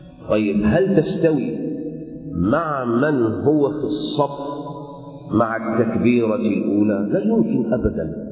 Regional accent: Egypt; إحنا عندنا كمصريين

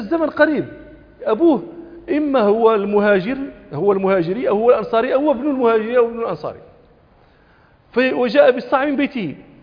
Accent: Morocco; ولا سيما بيوت العلم عندنا في المغرب كانوا يتوارثون الصاع

